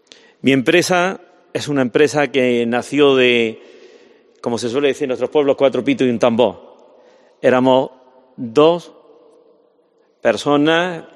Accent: Montillana, Andalusia, Spain; porque mi padre, siendo cazador de conejos, que es lo que en mi tierra hay, pertenecía en mi pueblo, Montillana, pues al cuartel de aquí.

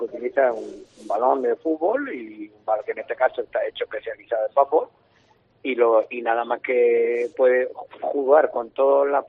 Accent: Murcia, Region of Murcia, Spain; vamos a hacer algo en Murcia, que es mi tierra, mi ciudad

